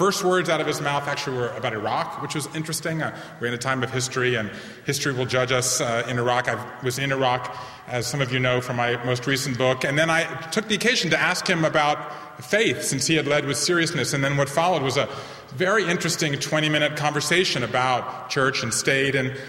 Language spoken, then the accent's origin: English; Savannah, Georgia, United States; I'm a fifth-generation Jew from the American South, and I grew up in Savannah, Georgia.